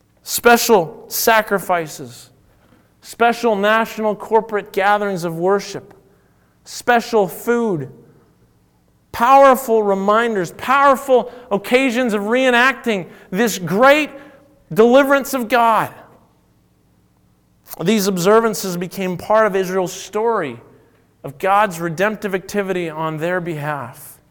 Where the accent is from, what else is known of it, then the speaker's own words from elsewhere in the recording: Ontario, Canada; now in Edmonton, Canada; I grew up in Southern Ontario.